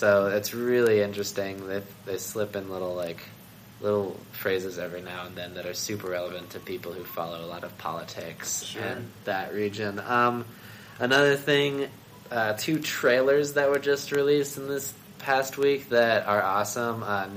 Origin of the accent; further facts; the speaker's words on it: Atlanta, Georgia, United States; I'm from Atlanta originally